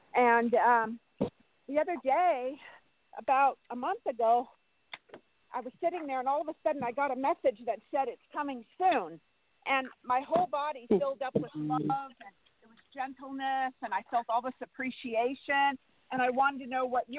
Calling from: California, United States; Hi, this is … from California.

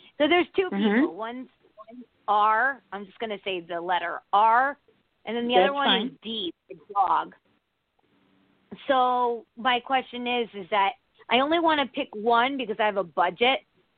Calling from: Connecticut, United States; Connecticut.

